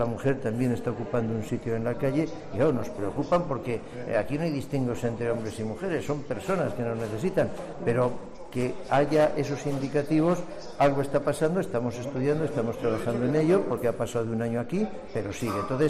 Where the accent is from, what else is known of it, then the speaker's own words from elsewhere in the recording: Murcia, Region of Murcia, Spain; Porque somos locales, somos murcianos, para Murcia